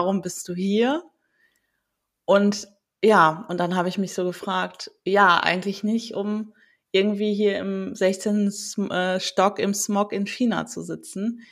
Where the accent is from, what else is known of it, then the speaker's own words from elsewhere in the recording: North Rhine-Westphalia, Germany; moved away as an adult; weil ich für den Master aus meinem Heimatbundesland Nordrhein-Westfalen halt ans Meer schon gezogen bin, an die Ostsee, nach Schleswig-Holstein